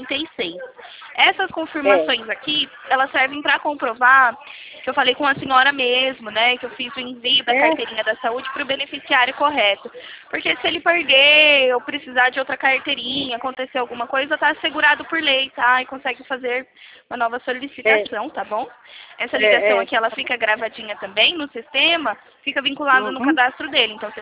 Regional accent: São José do Rio Preto, São Paulo, Brazil; Eu sou de Rio Preto.

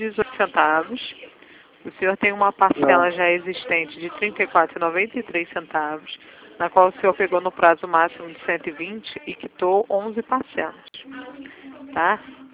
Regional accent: Rio de Janeiro, Brazil; Então, não, eu não sou de Mogi, não. Eu sou do Rio mesmo.

